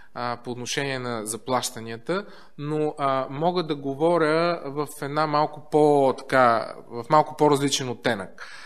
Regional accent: Netherlands; Bulgarian is a second language; now in Bulgaria; аз съм холандец

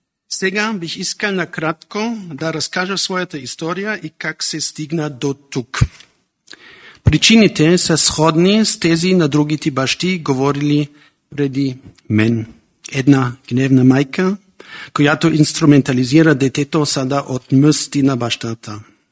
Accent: Nuremberg, Bavaria, Germany; now in Sofia, Bulgaria; от Нюрнберг съм и живея в София по 10 дни в месеца.

